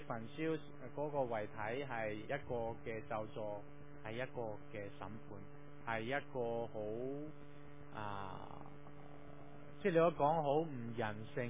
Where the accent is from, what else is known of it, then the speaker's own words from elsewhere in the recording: China; 即系对于我哋中国人嚟讲，好似都系尽量都系土葬嘅，系啦。